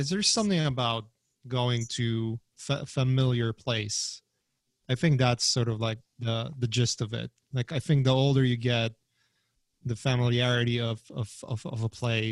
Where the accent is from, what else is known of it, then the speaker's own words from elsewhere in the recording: Gdańsk, Pomeranian Voivodeship, Poland; English is a second language; moved away; also born or lived in Germany; Yeah, I lived up north near Danzig. There's like a three cities up north, like right in the center. And Gdańsk